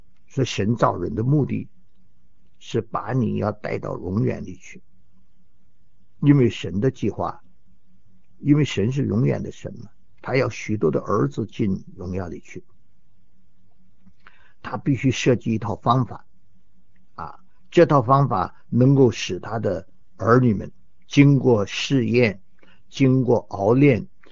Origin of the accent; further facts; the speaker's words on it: China; 我们中国人说日久见人心